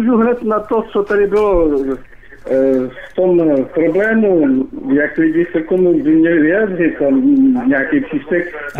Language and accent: Czech; Plzeň, Plzeň Region, Czechia; já jsem z Plzně původně, ale bydlím na jihu tady od Plzně pár kilometrů.